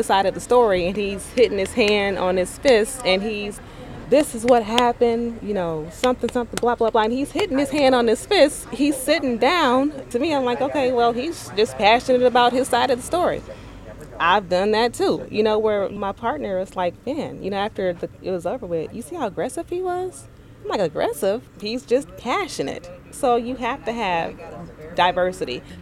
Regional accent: Milwaukee, Wisconsin, United States; And I grew up in Milwaukee. I grew up on 8th and Burleigh. You know where 8th and Burleigh is? Okay, so, and that was in the 80s and the 90s.

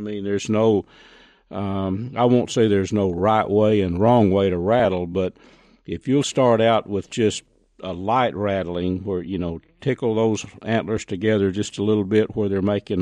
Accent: Dimple, Texas, United States; I've been hunting deer in Texas now since I grew up in Dimple, north of Red River, northern Red River County.

